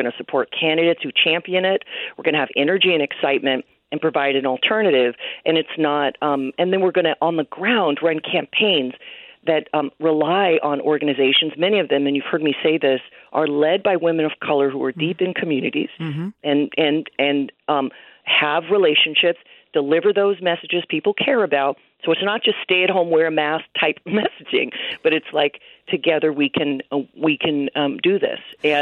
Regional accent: Oakland, California, United States; In my hometown of Oakland just last week, the city council voted to move $18 million from law enforcement

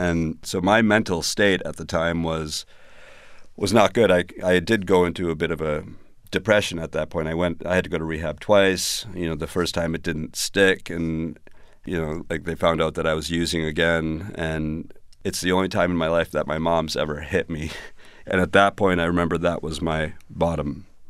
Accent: Toronto, Ontario, Canada; born there; I was born in Toronto. My parents emigrated from Pakistan a couple years before I was born.

